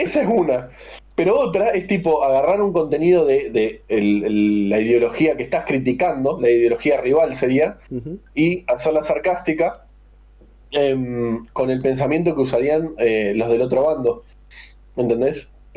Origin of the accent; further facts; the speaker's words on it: Santa Fe, Argentina; Yo soy una colorada de Santa Fe